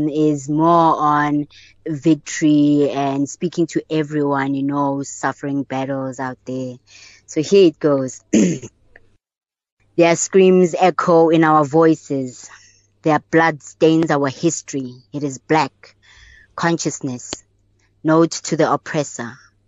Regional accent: Johannesburg, Gauteng, South Africa; I'm from Joburg and I was in Cape Town at the time.

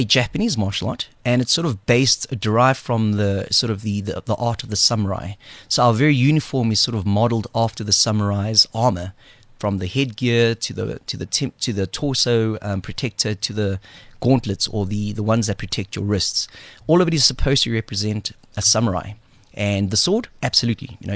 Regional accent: South Africa; I had to come to terms with being South African Chinese.

